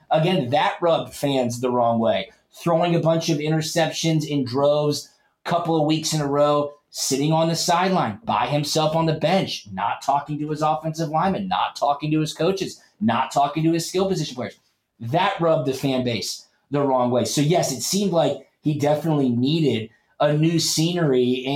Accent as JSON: {"language": "English", "region": "Georgia", "country": "United States", "tie": "born or raised there", "said": "I live in Atlanta. I grew up in Georgia. I went to Georgia."}